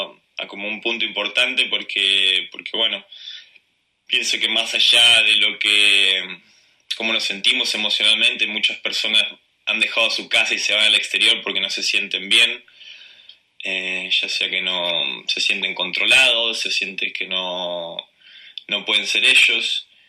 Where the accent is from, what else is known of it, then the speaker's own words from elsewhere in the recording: La Plata, Buenos Aires Province, Argentina; moved away as an adult; de salir de la Argentina ya a los 21 años y habiendo vivido la mayoría de mi infancia en Argentina, en Buenos Aires, en la ciudad de La Plata, que nos mudamos ahí cuando tenía 3 años